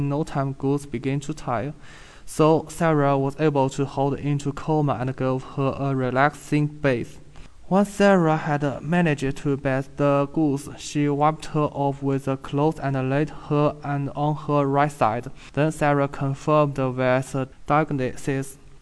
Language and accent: English; Suzhou, Jiangsu, China; English is a second language; My hometown is Suzhou, located in Jiangsu province in China. It is located in the southeast part of China, and it's near to Shanghai.